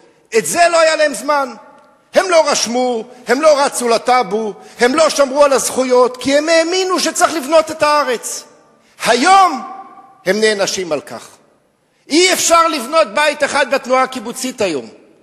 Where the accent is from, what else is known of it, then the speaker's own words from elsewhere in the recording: Jerusalem, Jerusalem District, Israel; born there; נשלחה מירושלים, שם נולדנו